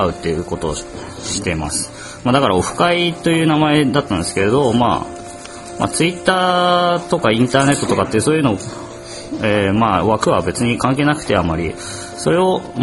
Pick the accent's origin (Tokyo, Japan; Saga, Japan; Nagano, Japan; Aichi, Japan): Aichi, Japan; Nagoya; 出身名古屋なんですけど、名古屋の建築系の知り合いが全然いなくて